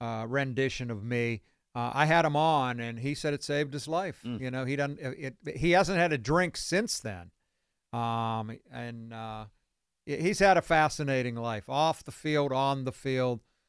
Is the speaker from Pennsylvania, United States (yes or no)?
yes; Beaver Falls, Pennsylvania, United States; you know, I'm from Beaver Falls too, so it means more to me than most people.